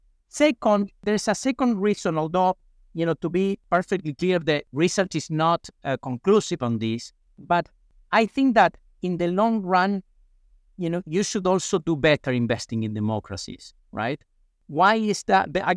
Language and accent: English; Argentina; when Cristina Kirchner was about to become president again in Argentina, that's my home country.